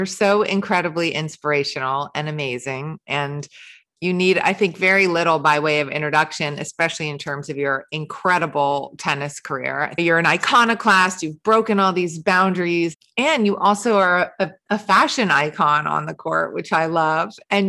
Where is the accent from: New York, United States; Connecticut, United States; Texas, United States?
New York, United States; New York City; I grew up in New York City and I drive like a taxi driver.